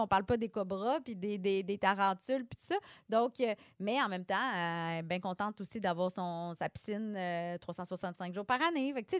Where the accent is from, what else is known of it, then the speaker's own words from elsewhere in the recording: Mont-Saint-Hilaire, Quebec, Canada; born there; Mais je suis né à Mont-Saint-Hilaire.